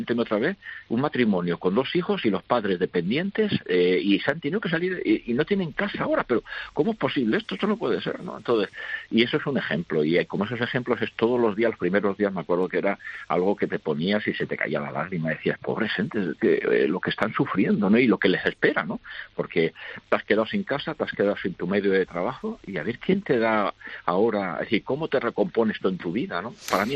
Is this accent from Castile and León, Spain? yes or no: yes; Salamanca, Castile and León, Spain; now in Canary Islands, Spain; yo soy de Salamanca, ¿no? Y llevo aquí 40 años en Canarias, es decir, soy un canario de adopción